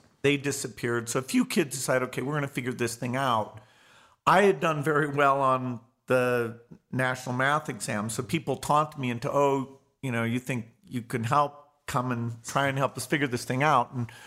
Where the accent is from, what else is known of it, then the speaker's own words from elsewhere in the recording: Seattle, Washington, United States; born there; I was born in Seattle, Washington, in the United States.